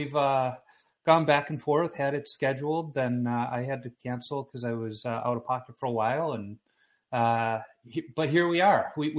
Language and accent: English; Chicago, Illinois, United States; I am originally from Chicago, but I'm in Minnesota now.